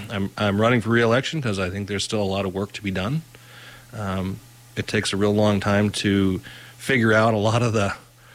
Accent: Kenai, Alaska, United States; I am a lifelong Peninsula resident. I was born in Kenai. I've lived in Kenai almost my entire life. I spent a short stint in Homer, but I've never left the Peninsula.

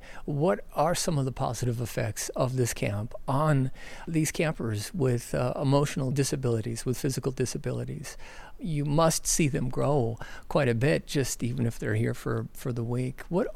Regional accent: Grand Forks, North Dakota, United States; I'm from Grand Forks.

